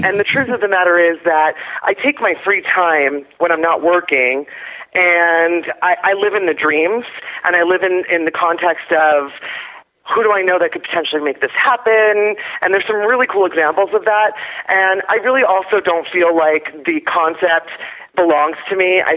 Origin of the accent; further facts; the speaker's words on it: New York City, New York, United States; seeing Pippin in New York City when I was there. It's my hometown, so I was there in December.